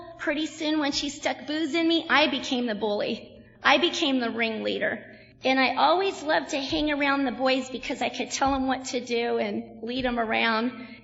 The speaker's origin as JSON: {"language": "English", "region": "California", "country": "United States", "tie": "born or raised there", "said": "My brother's 2 years younger than I, and we grew up in Southern California."}